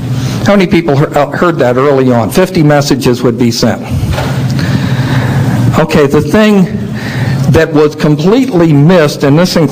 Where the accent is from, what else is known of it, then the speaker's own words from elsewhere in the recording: Florida, United States; I'm from Florida, so I shouldn't be feeling it.